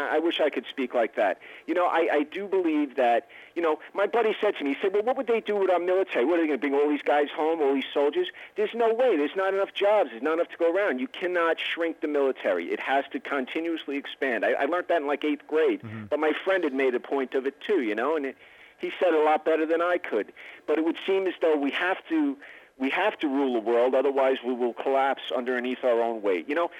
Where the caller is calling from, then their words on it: Miller Place, New York, United States; Miller Place, Long Island.